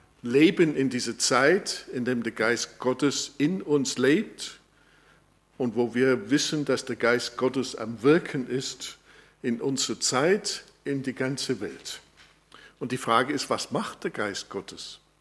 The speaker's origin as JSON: {"language": "German", "region": "England", "country": "United Kingdom", "said": "Als Engländer habe ich etwas mehr Zugang zu diesem Gedanken König."}